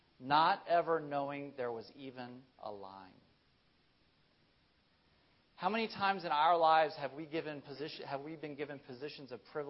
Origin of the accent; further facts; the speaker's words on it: United States; I was benefiting from the privilege of being an American citizen and being of my ethnicity and my background and my relative socioeconomic status.